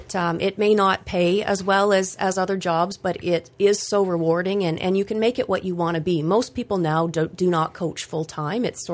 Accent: Perth, Ontario, Canada; moved away as an adult; now in Kingston, Canada; I finished high school. I grew up in Perth, finished high school

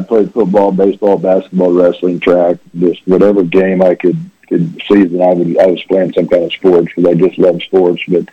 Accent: Overland Park, Kansas, United States; So the majority of my life, I grew up in town in Overland Park, you know, right in the middle of the city

